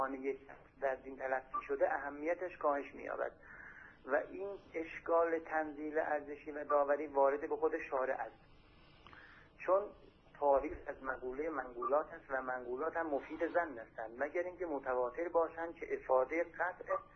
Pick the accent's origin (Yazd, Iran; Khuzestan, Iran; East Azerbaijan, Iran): East Azerbaijan, Iran; Tabriz; از تبریز هستم من.